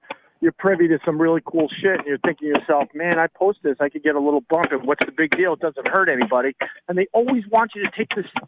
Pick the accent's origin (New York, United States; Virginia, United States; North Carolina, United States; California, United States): New York, United States; also born or lived in Boston; So, born and raised on Long Island, so I'm a Jets fan.